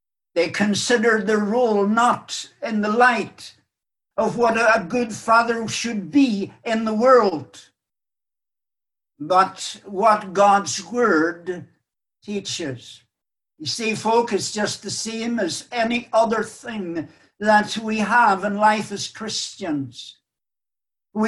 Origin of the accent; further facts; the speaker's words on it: Ireland; moved away; For many years, as I grew up in Ireland, indeed all the time that I lived in Ireland, right up until I left the country